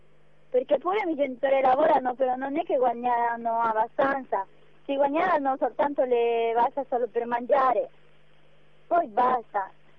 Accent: Ecuador; Italian is a second language; now in Italy; una parte posso portare al mio paese, posso mandare all'Ecuador.

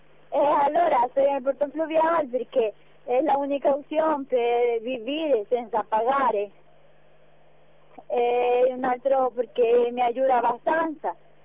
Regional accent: Ecuador; Italian is a second language; now in Italy; Sono dell'Ecuador.

